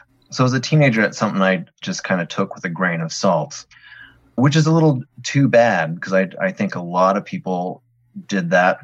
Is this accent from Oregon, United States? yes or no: yes; Oregon, United States; Fortunately, I grew up outside Portland, and we had this wonderful bookstore called Powell's. Anybody from the Portland area will know what I'm talking about.